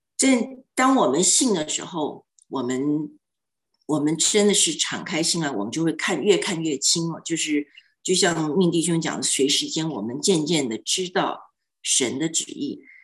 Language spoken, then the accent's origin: Chinese; China; 不是不报，只是未到，我们中国人讲的啊。